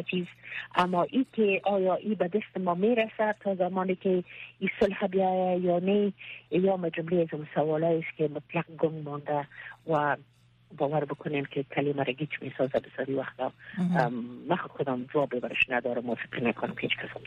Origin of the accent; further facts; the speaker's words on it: Afghanistan; ما افغان هستیم